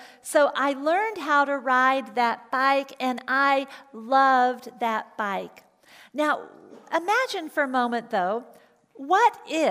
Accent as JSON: {"language": "English", "town": "Atlanta", "region": "Georgia", "country": "United States", "tie": "born or raised there", "said": "Growing up in Atlanta, we were on the street where I was on the top of a hill"}